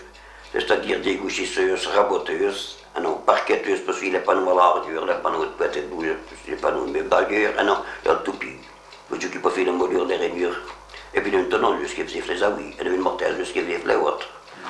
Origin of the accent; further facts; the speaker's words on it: Quebec, Canada; Mais non, moi je suis du Québec, oui, bien non.